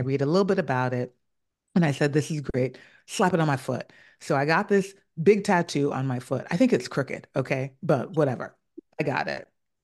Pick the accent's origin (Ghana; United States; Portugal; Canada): Ghana; I'm from Ghana, and we have a language of proverbs that are written in symbols